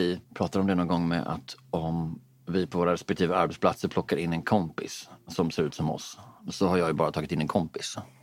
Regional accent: Sweden; Jag är ju svensk först och främst.

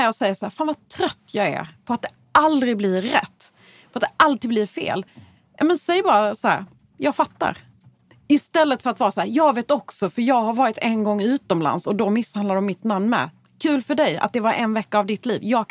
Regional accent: Skåne, Sweden; Vi är ju båda från Skåne

